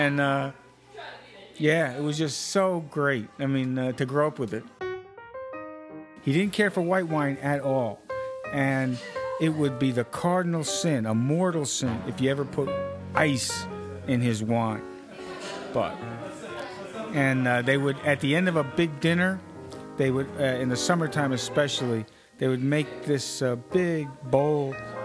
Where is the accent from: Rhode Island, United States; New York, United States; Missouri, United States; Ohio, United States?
New York, United States; Brooklyn; And I grew up in Brooklyn, and my grandfather used to make wine in the basement of an Italian slum, 993 Pacific Street.